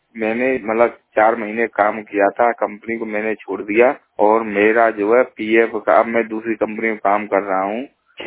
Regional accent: Sikandrarao, Uttar Pradesh, India; now in Noida, India; Secunderabad district Hathras का रहने वाला हूँ। यहाँ नोएडा फेज टू में रह रहा हूँ, यहाँ काम करता हूँ।

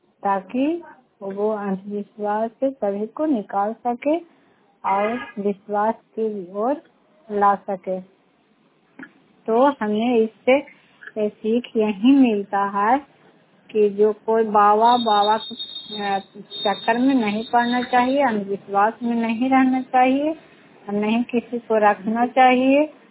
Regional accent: Badiha, Bihar, India; मैं बडीहा गांव से हूँ, बुथाखट पंचायत से, नरनौसा प्रखंड से, नालंदा जिला से।

